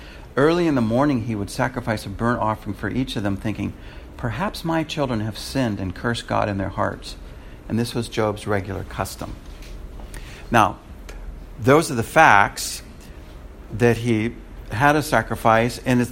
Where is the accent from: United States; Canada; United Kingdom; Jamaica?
United States; California; I think of that in relationship to my home state of California.